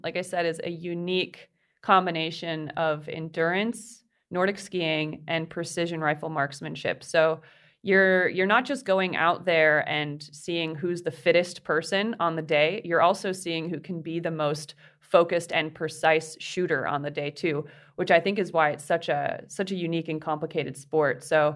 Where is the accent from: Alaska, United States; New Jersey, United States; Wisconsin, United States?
Wisconsin, United States; I grew up a runner in Wisconsin